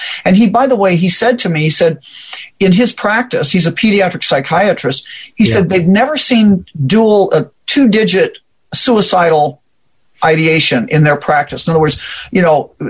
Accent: Omaha, Nebraska, United States; And I'm from Omaha, Nebraska area.

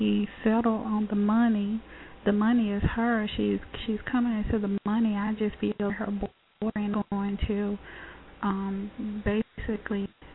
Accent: Mississippi, United States; Mississippi.

